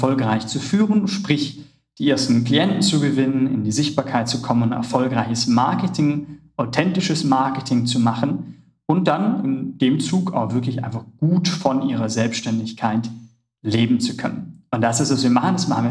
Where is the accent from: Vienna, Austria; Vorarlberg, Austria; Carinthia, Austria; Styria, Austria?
Vorarlberg, Austria; Ich komme aus einem kleinen Dorf. Also ich komme in Österreich, ich komme aus Vorarlberg, ich komme aus einem richtig kleinen Dorf. Wir haben 1000 Einwohner, wir haben mehr Kühe als Menschen, das ist keine Übertreibung.